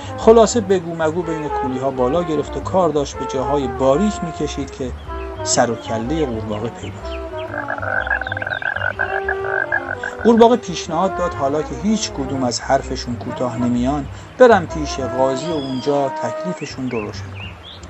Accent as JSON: {"language": "Persian", "region": "Gilan", "country": "Iran", "tie": "born there", "said": "من در گیلان به دنیا آمدم و چقدر بابتش خوشحالم."}